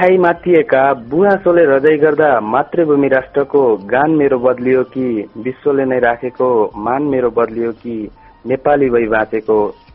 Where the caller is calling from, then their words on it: Surkhet, Karnali Province, Nepal; म सुर्खेतदेखि